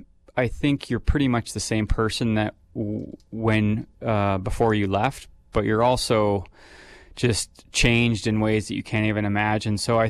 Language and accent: English; Wisconsin, United States; Well, I think the main requirement is growing up in Wisconsin.